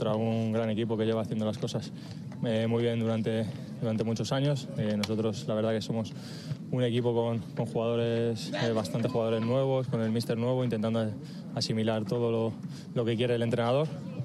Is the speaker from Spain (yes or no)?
yes; Leganés, Community of Madrid, Spain; moved away; creo que fue hace ya 10 años o 11 años que me fui de Leganés y el club ha cambiado muchísimo